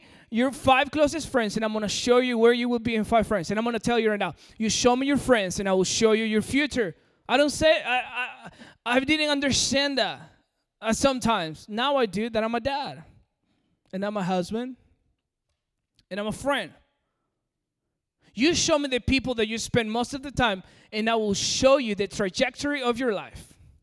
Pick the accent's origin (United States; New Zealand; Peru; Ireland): Peru; accent: American; When I grew up in Peru, I'm from Peru. I know my accent is pretty American, but, you know. So, I am from Peru.